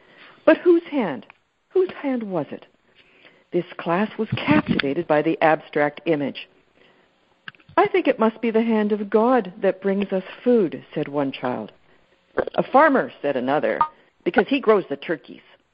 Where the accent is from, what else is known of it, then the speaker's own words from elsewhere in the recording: Canada; So now, what's kind of neat for us, being for me being Canadian